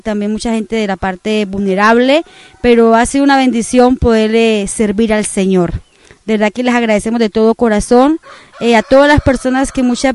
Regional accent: Bucaramanga, Santander, Colombia; soy santandereana, nací en la ciudad hermosa de Bucaramanga, en Colombia, en la ciudad de Los Parques, y a la edad de 11 años conocí al Señor Jesucristo

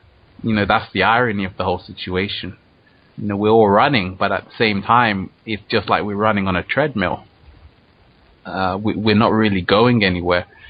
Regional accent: London, United Kingdom; Infinite Waters Radio, and we're from London, crossing over the ocean to New York.

